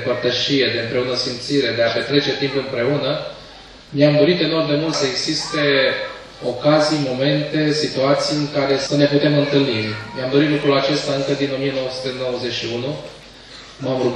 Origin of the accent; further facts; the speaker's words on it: Peretu, Teleorman, Romania; Eu sunt din Peretul Telorman, nu sunt din București.